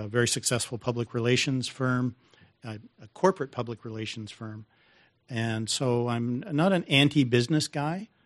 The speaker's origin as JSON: {"language": "English", "town": "Calgary", "region": "Alberta", "country": "Canada", "tie": "born or raised there", "said": "I grew up in Calgary, in this part of Calgary that's kind of on the wrong side of the tracks. It's called Bonass."}